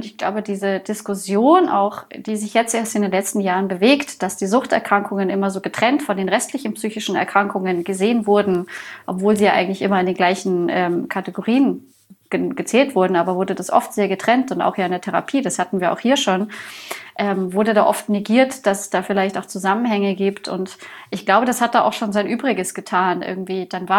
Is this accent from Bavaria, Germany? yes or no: yes; Bavaria, Germany; ich komme hier aus Bayern